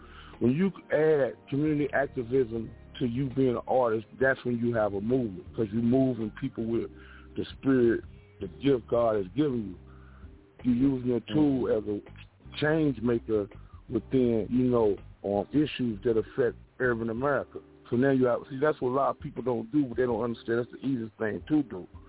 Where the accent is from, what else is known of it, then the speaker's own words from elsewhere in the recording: San Francisco, California, United States; also born or lived in Oakland / Greensboro; I grew up in San Francisco, Oakland, and Greensboro, North Carolina. So all my mama family is in Greensboro, you know what I'm saying?